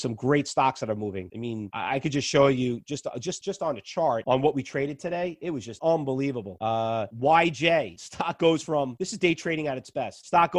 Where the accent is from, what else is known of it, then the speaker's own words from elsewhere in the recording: New York, United States; born and raised in New York, we're really more stock traders.